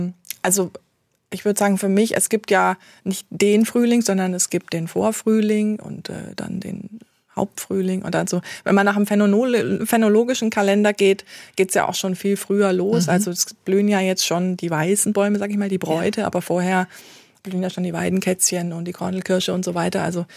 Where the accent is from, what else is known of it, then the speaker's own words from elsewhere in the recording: Bavaria, Germany; Meine Heimat, also ich bin in der Gärtnerei groß geworden. Wir haben gewohnt in einer Gärtnerei sozusagen. Meine Eltern waren Staudengärtner, auch schon Demeter damals in Oberfranken.